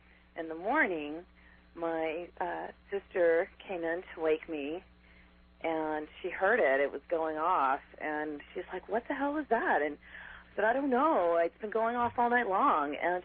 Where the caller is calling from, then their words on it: Kauai, Hawaii, United States; calling from the Garden Island of Kauai.